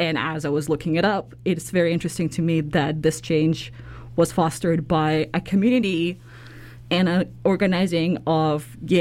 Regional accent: Russia; English is a second language; I am not from Canada. I was born and raised in Russia.

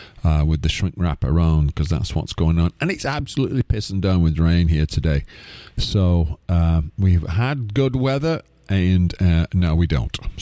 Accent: Ashton in Makerfield, North West England, United Kingdom; in my hometown of Ashton in Makerfield.

